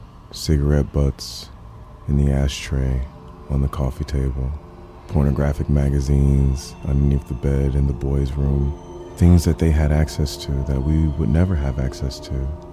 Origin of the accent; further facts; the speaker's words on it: Detroit, Michigan, United States; I grew up in Detroit, Michigan. I lived there for 18 years. Myself, my mother, my twin brother.